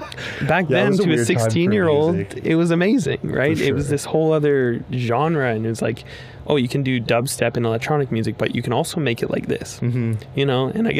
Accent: Oshawa, Ontario, Canada; Just pretty close to it, Whippy. So I guess it's pretty much Oshawa.

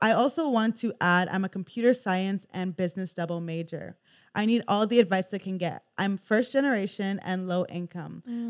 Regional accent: Boston, Massachusetts, United States; I'm from the Boston area, and the school I'm talking about is Temple University.

